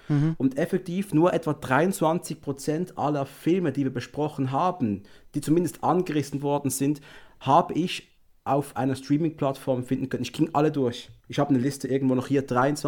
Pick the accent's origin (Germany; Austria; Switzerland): Switzerland; als Schweizer hast du mit Prime noch andere Probleme